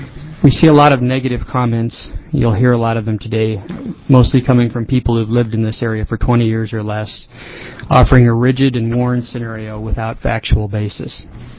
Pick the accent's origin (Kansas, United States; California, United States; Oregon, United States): Oregon, United States; Camp Sherman; For the record, I'm from Camp Sherman, currently reside in Camp Sherman.